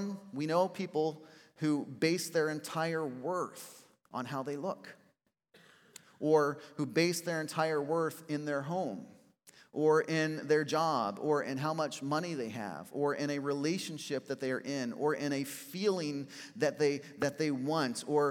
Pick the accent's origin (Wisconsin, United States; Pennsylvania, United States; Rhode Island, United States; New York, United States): Pennsylvania, United States; I'm from Pennsylvania. So I went to Penn State University for college.